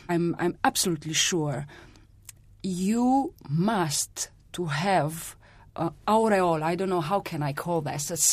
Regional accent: Romania; I am from Romania, from hard time, and Ceausescu time you just mentioned.

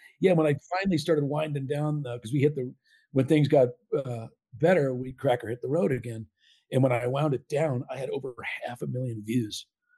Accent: California, United States; Growing up in Southern Cal.

